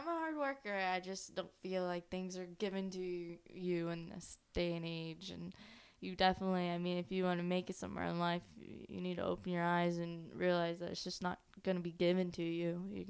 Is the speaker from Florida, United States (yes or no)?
yes; Florida, United States; now in California, United States; I'm from Florida, born and raised.